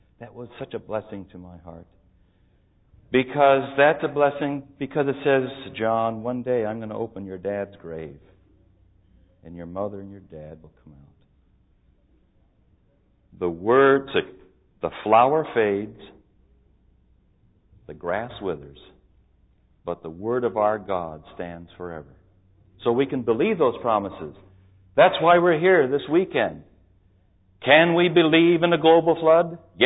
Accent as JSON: {"language": "English", "region": "California", "country": "United States", "tie": "born or raised there", "said": "This is my home state. And it's so nice to be home in California."}